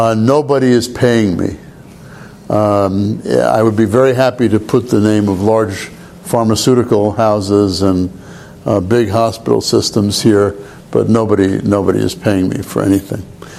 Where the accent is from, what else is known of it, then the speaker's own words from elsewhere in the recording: New York City, New York, United States; first language Hungarian; English is a second language; now in Finland; I grew up in New York City, and my parents were both Hungarian. And I spoke Hungarian till I was about 5 or 6 years old.